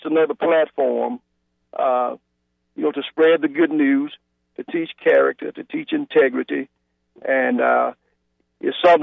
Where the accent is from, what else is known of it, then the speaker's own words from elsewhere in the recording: Alabama, United States; growing up in Alabama, just 25 miles west of Tuscaloosa